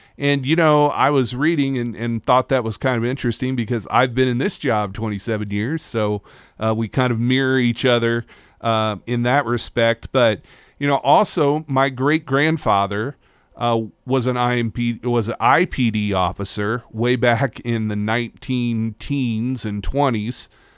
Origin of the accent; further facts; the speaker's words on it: Indianapolis, Indiana, United States; I grew up here on the West Side. My family, as I mentioned, has a history here on the West Side.